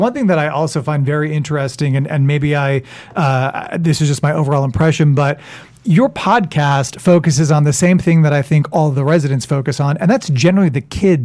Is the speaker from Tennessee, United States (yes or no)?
no; New York, United States; now in Park Cities, United States; I mean, I'm a New Yorker. I thought for sure I would go back up to the Northeast.